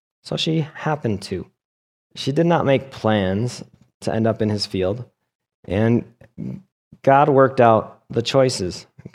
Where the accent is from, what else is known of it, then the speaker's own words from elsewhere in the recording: New York, United States; happened to get a job in a strange and distant place that I didn't know anything about, really, and when I was from New York.